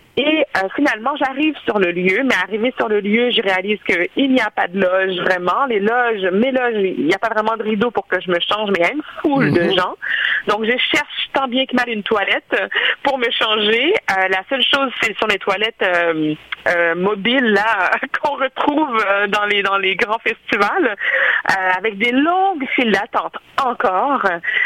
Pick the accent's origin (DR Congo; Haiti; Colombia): Haiti; je suis haïtienne